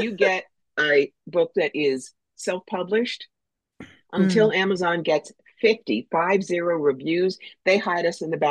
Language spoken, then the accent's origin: English; New York, United States; I'm from New York. Don't screw with me.